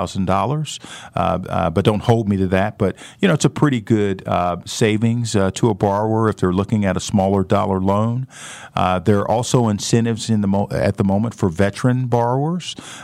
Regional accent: St. Louis, Missouri, United States; You know, I grew up in St. Louis, And as a kid, I think I always did have an entrepreneurial spirit.

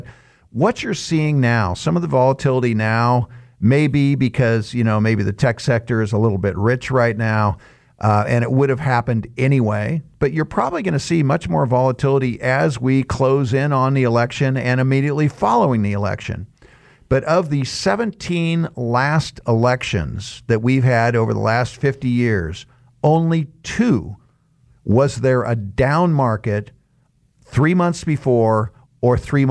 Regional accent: Sacramento, California, United States; I grew up in Sacramento, California.

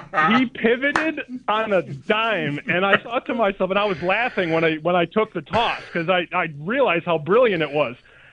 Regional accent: Chicago, Illinois, United States; He knew I was from Chicago, but I don't think he had ever seen my name on paper before.

